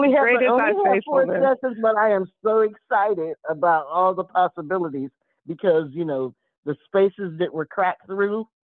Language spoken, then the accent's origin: English; Beaver Falls, Pennsylvania, United States; now in Killeen, United States; I'm from Beaver Falls, Pennsylvania, but I recently relocated to Killeen, Texas with my daughter, and I retired.